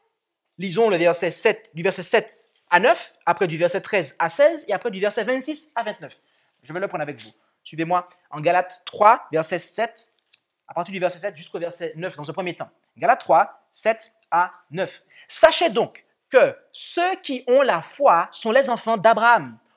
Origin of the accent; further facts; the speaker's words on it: Martinique; Mon père est noir, ma mère est blanche, je suis métisse. Et moi, j'ai grandi en Martinique